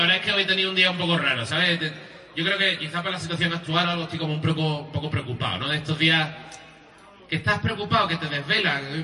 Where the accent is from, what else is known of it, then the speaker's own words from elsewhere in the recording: Seville, Andalusia, Spain; also born or lived in Huelva; now in Madrid, Spain; Yo, como podéis notar por mi acento, no soy de Pontevedra, soy andaluz. La verdad es que nací en Huelva, me crié en Sevilla, tengo familia vasca. Me he ido a Madrid un poco para centrarme, que estaba un poco rayado. La verdad que vivo en Madrid